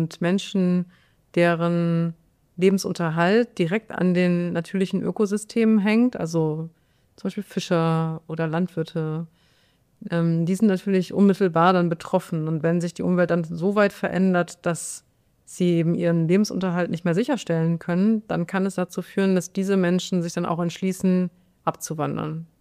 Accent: Bremen, Germany; ich komme aus Bremen, aber an der Grenze zu Niedersachsen

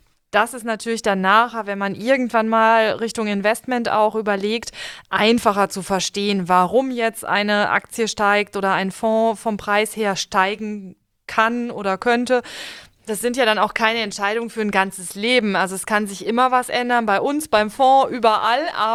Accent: North Rhine-Westphalia, Germany; ich komme aus einem Handwerkerhaushalt aus Nordrhein-Westfalen

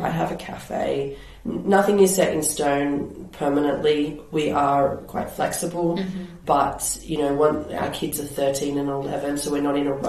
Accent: Australia; also born or lived in United Kingdom; now in Switzerland; I am. I am Australian. So I moved here from England. So I'm from Australia, but I was technically an expat in the UK first.

